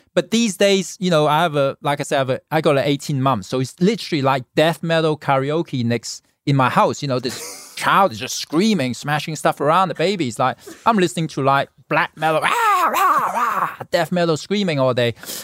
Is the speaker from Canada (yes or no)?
no; Hong Kong; now in Los Angeles, United States; as a kid, you know, born in Hong Kong, I grew up in Hong Kong, you know, as a kid